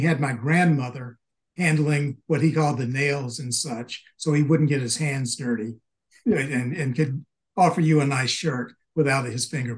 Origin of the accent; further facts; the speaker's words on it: Mobile, Alabama, United States; Oh yeah, I grew up in Mobile, and in fact didn't leave until I went to college.